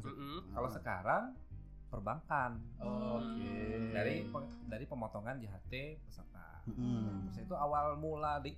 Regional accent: Cirebon, West Java, Indonesia; born there; saya lahir di Cirebon sebenarnya.

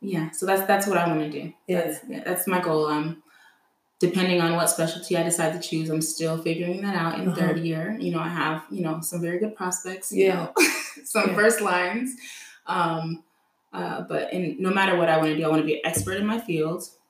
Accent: Texas, United States; Original group chat, I would say, is a group of girls that I grew up with in Texas.

